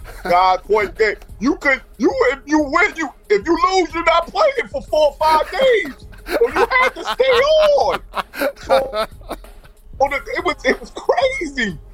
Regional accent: New York, United States; you had to have it growing up in New York.

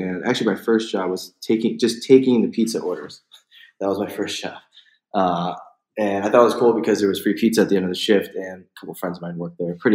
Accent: Chicago, Illinois, United States; I really loved growing up in Chicago because I could, you know, she had a chance to explore my cultures in a small scale in Chicago.

